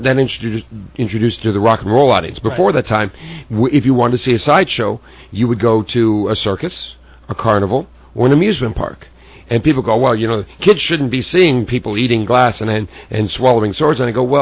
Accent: California, United States; I was just a kid growing up in Southern California

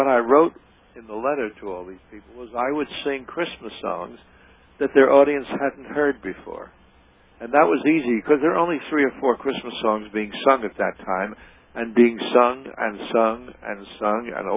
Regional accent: Canada; I sang a Indian song on the program, song from Canada again, because I was from Canada.

